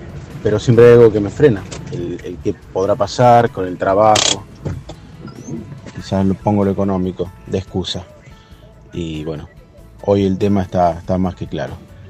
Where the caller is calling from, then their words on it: Mar del Plata, Buenos Aires Province, Argentina; Yo estoy con las ganas, el sueño, el proyecto, no sé cómo llamarlo, de irme de acá, desde Mar del Plata, para vivir en Córdoba